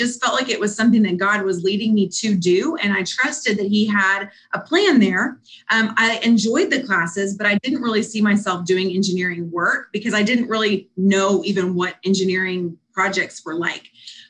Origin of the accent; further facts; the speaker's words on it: Houston, Texas, United States; But I grew up in Houston, Texas. I was a middle kid, and I grew up wanting to be a nurse